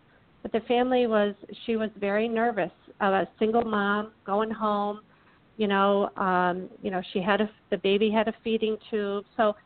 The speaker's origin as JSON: {"language": "English", "town": "Broad Brook", "region": "Connecticut", "country": "United States", "tie": "born or raised there", "said": "I grew up here. Both my husband and I, we grew up here in Broadbrook."}